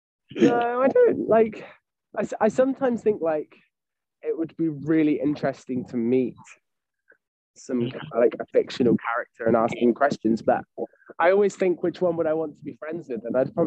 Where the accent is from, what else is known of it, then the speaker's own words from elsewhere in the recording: United Kingdom; as a British musical theatre performer, your goal is to be on the West End